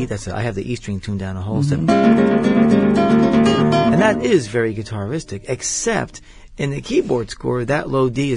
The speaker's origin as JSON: {"language": "English", "town": "New York City", "region": "New York", "country": "United States", "said": "I am from New York City, that's right."}